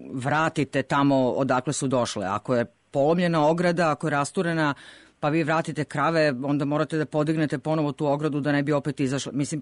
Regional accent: Kruščić, Vojvodina, Serbia; Imala sam sreću u svoje vremenu u detinjstvu, iz Kruščića sam svaki dan išla biciklom u Ruski krstur

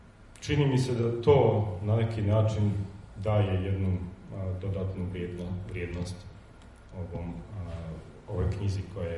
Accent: Bosnia & Herzegovina; u stvari to je, kako se kod nas u Bosni kaže, muštuluk.

